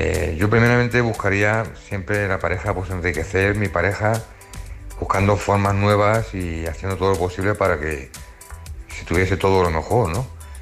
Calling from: Móstoles, Community of Madrid, Spain; de Móstoles

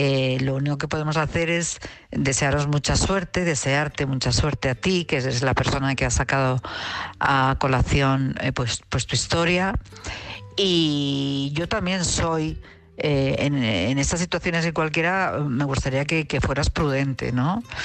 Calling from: Madrid, Community of Madrid, Spain; de Madrid

